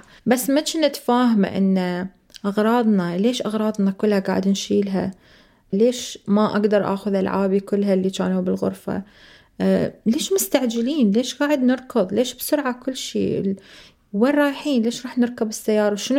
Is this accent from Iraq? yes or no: yes; Iraq; moved away; آخر شيء طلعنا إحنا من العراق وهدينا البيت وهدينا الفاميلي، يعني العائلة ظلت في العراق وافترقنا عنهم